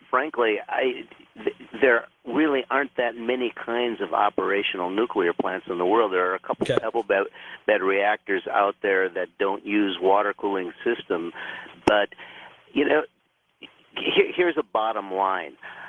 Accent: Minnesota, United States; I know, that's my hometown. I had been over that thing many times.

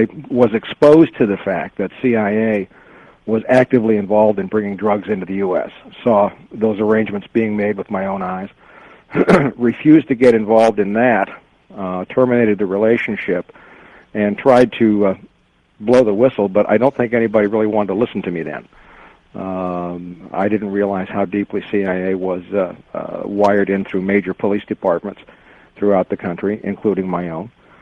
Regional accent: Washington, District of Columbia, United States; born there; also born or lived in Los Angeles; I was born in Washington, D.C., into that environment. Moved quite heavily until I was a junior in high school, where we came to Los Angeles.

